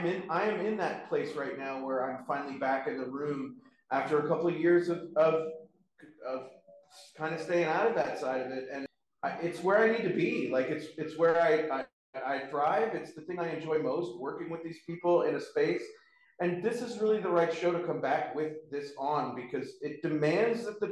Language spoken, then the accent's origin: English; New Orleans, Louisiana, United States; I grew up in New Orleans, and so I lived around the corner from this famous the street tap dancer named Porkchop.